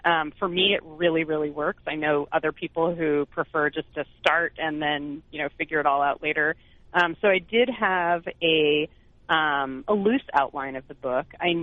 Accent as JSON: {"language": "English", "town": "Irvine", "region": "California", "country": "United States", "tie": "born or raised there", "said": "even though I grew up in Irvine"}